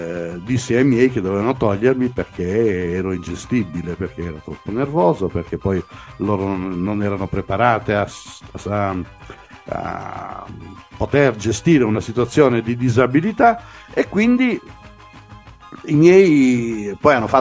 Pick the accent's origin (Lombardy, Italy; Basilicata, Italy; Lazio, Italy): Basilicata, Italy; San Paolo Albanese; born there; io sono nato a San Paolo Albanese, un paesino piccolissimo della Basilicata. All'epoca erano circa 500 le anime che vivevano in quel paese, ora si sono pressoché dimezzate, se non di meno.